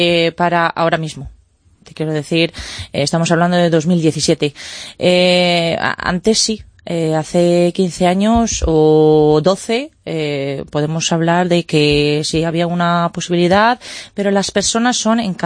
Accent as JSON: {"language": "Spanish", "country": "Romania", "said": "Pero si yo voy como rumana, como me siento de raíz, me pueden decir, mire usted, ha renunciado usted a su nacionalidad."}